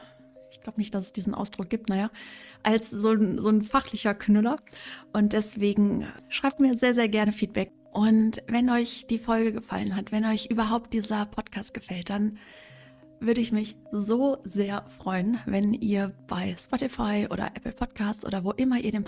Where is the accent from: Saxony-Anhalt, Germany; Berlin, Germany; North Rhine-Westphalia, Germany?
North Rhine-Westphalia, Germany; Bonn; now in Hamburg, Germany; wir kommen beide aus der Richtung, ja so grob Köln, sie da Richtung Aachen und ich eben Richtung Bonn. Und wir sind beide nach Hamburg gezogen.